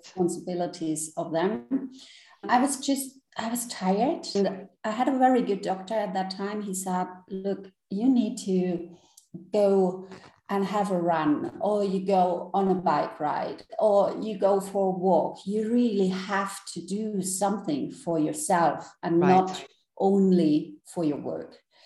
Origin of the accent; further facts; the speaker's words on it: Germany; English is a second language; moved away as an adult; now in Spain; And originally, I'm from Germany, raised and born there, but now living in Spain.